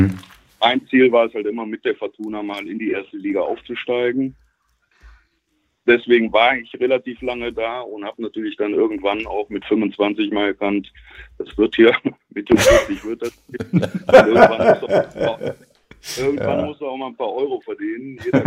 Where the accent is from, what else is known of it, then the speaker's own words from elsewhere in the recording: Cologne, North Rhine-Westphalia, Germany; ich als gebürtiger Kölner